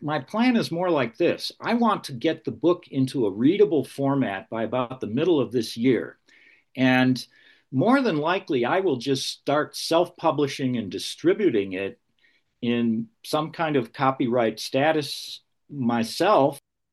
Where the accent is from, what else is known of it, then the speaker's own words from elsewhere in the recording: New York, United States; born there; I was born in Western New York, and my greatest exposure comes from certain specific things.